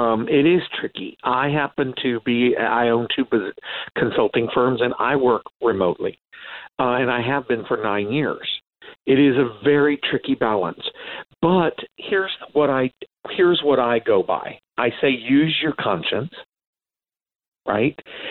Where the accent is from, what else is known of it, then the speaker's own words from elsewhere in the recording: Texas, United States; I was born and raised in Texas